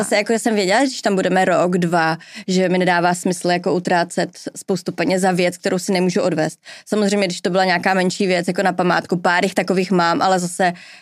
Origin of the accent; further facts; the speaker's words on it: České Budějovice, South Bohemian Region, Czechia; A já jsem z Budějc